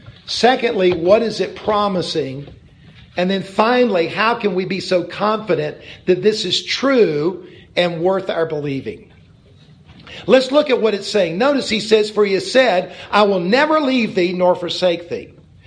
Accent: South Carolina, United States; Well, I'm from South Carolina. There's lots of poisonous snakes here.

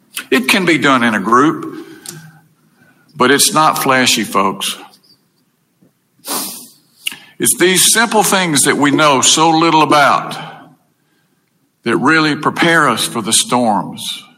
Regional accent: Brandon, Mississippi, United States; when I was a teenager growing up in Brandon.

